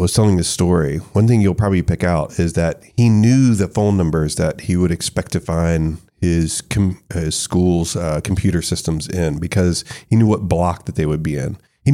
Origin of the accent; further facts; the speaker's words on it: Tallahassee, Florida, United States; So for instance, I grew up in Tallahassee, Florida.